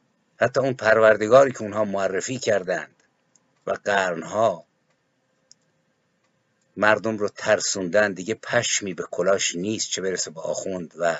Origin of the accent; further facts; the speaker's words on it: Iran; moved away; من هم به عنوان یک ایرانی دور از میهن، دوری اجباری به دلیل شرایط،